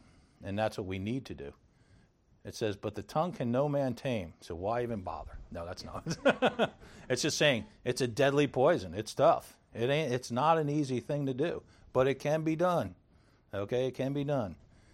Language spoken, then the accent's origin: English; Bronx, New York, United States; I grew up in the Bronx and never saw that.